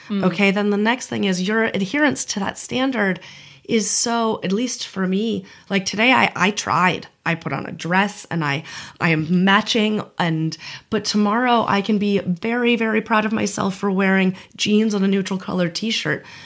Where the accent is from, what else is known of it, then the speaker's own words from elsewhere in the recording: Seattle, Washington, United States; I'm from Seattle, so I'm just like, what?